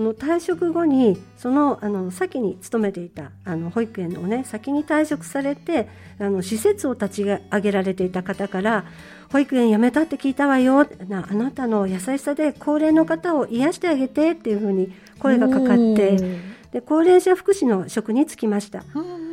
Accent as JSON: {"language": "Japanese", "region": "Shimane", "country": "Japan", "tie": "born or raised there", "said": "はい、古代出雲王国があったと言われる地域で生まれ育ちました。豊かな自然に囲まれてのびのびと過ごせる環境にはあったんですけど"}